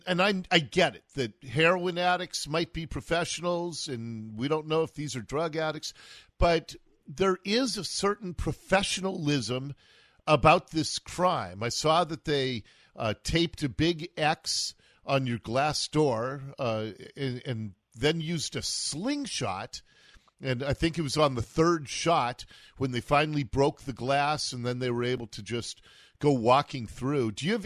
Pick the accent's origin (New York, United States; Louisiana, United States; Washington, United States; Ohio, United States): Washington, United States; Seattle; as I said, I grew up in Ballard. I remember when Ballard Avenue was the skid row of Ballard.